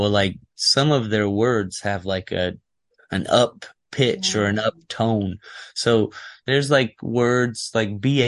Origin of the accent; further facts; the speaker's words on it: Michigan, United States; also born or lived in Louisiana; I was born in Michigan. And then I think around 3 months old or 6 months old or something like that, we moved to Louisiana. And then we stayed in Louisiana till I was like 8 and we moved back to Michigan. And then we stayed in Michigan till I was 16 and then we moved back to Louisiana